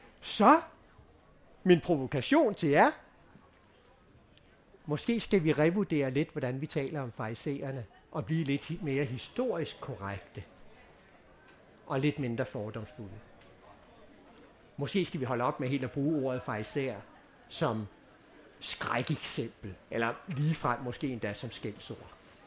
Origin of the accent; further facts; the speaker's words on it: Frederikssund, Capital Region of Denmark, Denmark; min egen lokalavis i Frederikssund, hvor jeg kommer fra.